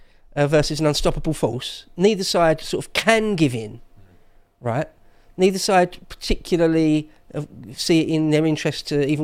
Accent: England, United Kingdom; I'm an Englishman

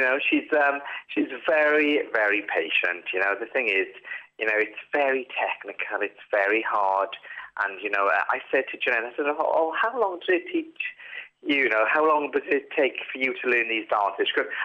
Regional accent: Merthyr Tydfil, Wales, United Kingdom; I'm from Merthyr Tydfil. I'm used to people shouting at me.

